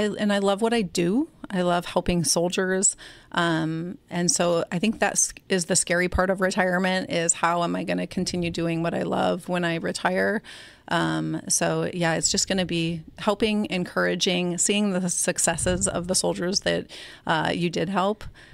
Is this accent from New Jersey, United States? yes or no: no; Minnesota, United States; I decided to do it and it wasn't easy, but it was a blast.